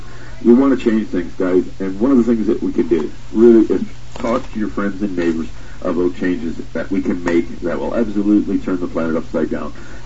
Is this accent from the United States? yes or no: no; Canada; As a Canadian, I'm saying that. I know we can do that in Canada also.